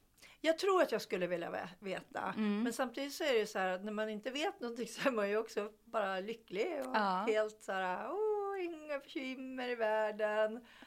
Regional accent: Sweden; jag är svensk, möjligen finsk anfader eller något.

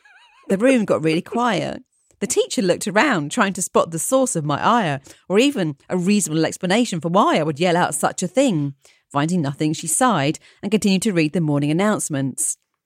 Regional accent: Cedar Rapids, Iowa, United States; And this is a blurting out story. I grew up in Cedar Rapids, Iowa.

